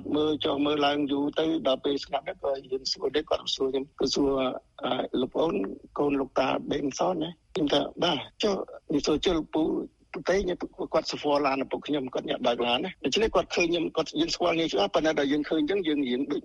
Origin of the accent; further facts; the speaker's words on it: Kampong Cham, Cambodia; born there; ខ្ញុំកើតនៅក្នុងប្រទេសទៀតខ្ញុំក្រោអប់ក្នុងប្រទេសនៅខេត្តកំពង់ចាម